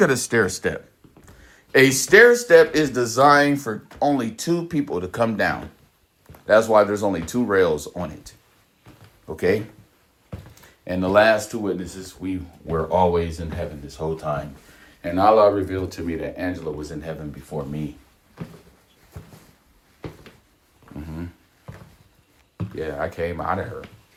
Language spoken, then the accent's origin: English; Indiana, United States; Okay, I'm from Indiana.